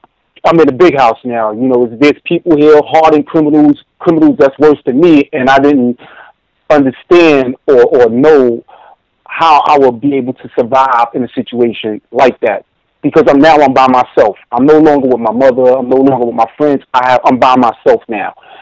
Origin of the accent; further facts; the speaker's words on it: New York, United States; Like, you growing up in Harlem during the 80s and 90s, at my age, a teenager becomes accustomed to the lifestyle and becomes kind of hardened from that type of lifestyle.